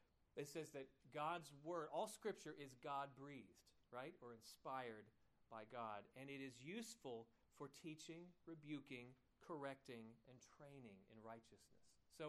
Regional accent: United States; you think about aspects of being an American, that we don't even see the blind spots in our culture.

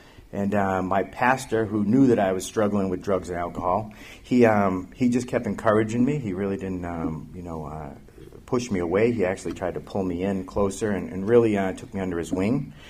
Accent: Boston, Massachusetts, United States; I'm 47 years old. The first years of my life, I grew up in Boston in a very Catholic family.

